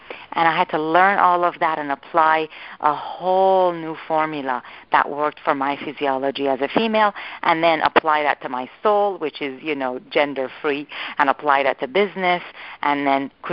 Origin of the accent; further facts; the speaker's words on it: Iran; for me, when I came from Iran, my parents being traditional immigrant parents, they said, you better become a doctor.